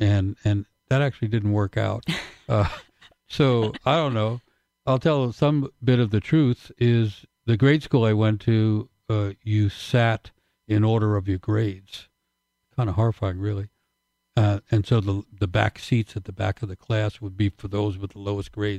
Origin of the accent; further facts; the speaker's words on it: Queens, New York, United States; also born or lived in Manhattan; Growing up in Queens and living in Queens and then in Manhattan. And poor Irish family.